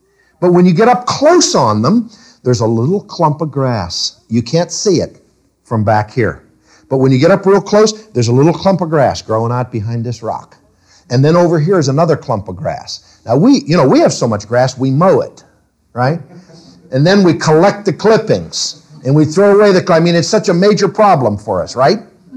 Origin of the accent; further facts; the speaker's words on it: Pennsylvania, United States; You know, I grew up in Pennsylvania. Farms were 100 acres, 200, 300, maybe 400 acres is a big farm.